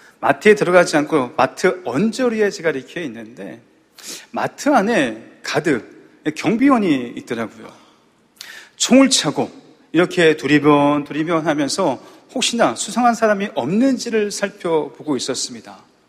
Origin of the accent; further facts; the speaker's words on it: South Korea; 한국 사람인 것을 제가 어필하고 싶었나 봅니다. 아니야! 한국 사람이야.